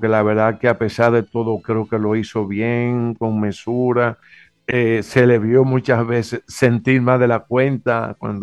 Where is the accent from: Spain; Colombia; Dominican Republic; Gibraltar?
Dominican Republic; como dominicano, tenemos que sentirnos bastante bien